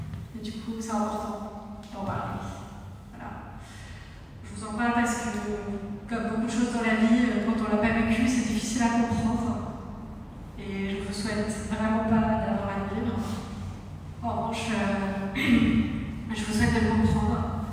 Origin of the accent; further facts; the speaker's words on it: Southern France, France; une jeune femme de 33 ans. Je viens du sud de la France